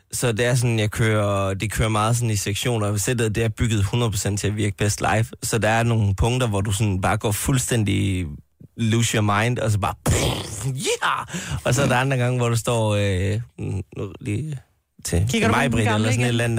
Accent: Jutland, Denmark; vi er jo fra Jylland

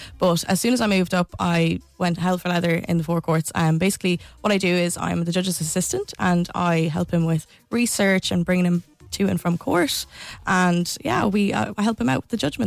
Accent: Connemara, Connacht, Ireland; I'm actually from Connemara in Galway.

